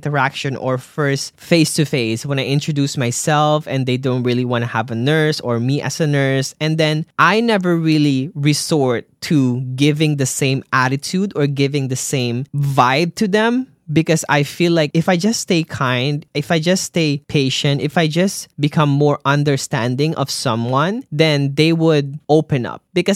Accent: Canada; We're very multicultural in here, and so many other more that I am proud as a Canadian.

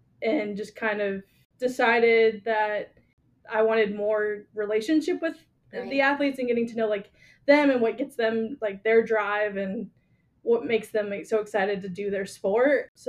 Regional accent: Chicago, Illinois, United States; Yeah, so I am originally from Chicago

